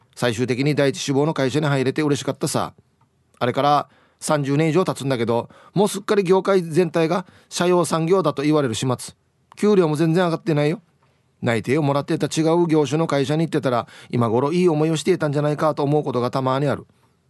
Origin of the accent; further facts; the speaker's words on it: Hiroshima, Japan; やっぱ地元広島での公開放送というのは一生忘れることができない日だけね